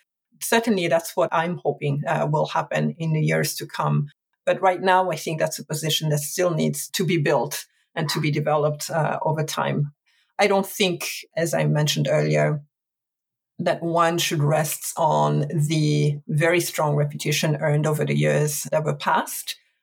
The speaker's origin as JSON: {"language": "English", "country": "Burundi", "said": "a peace mission to my home country, Burundi"}